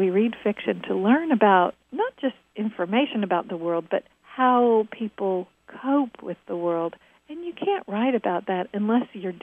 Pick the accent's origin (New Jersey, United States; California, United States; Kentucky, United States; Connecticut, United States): Kentucky, United States; I grew up in Nicholas County, Kentucky, and I went to high school there, and it felt very small to me eventually